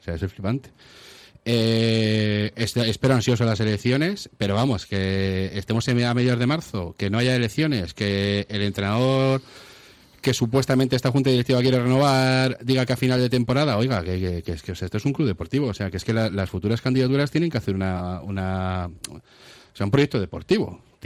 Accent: Santurtzi, Basque Country, Spain; yo soy de Santurchi

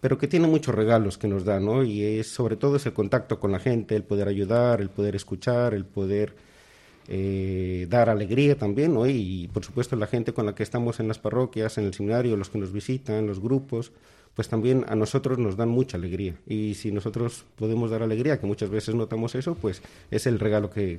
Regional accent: Colombia; now in Bilbao, Spain; Yo vivo en Bilbao, yo soy colombiano, y vivo en Bilbao desde el año 2000. Yo vine pues para trabajar, para estudiar, para conocer un poco, y me quedé, y bueno, siempre he sido una persona religiosa

